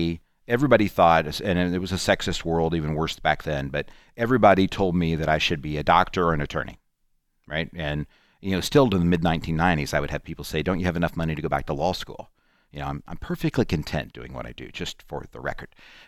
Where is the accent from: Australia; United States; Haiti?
United States; Indiana; We come from the Muncie Anderson area.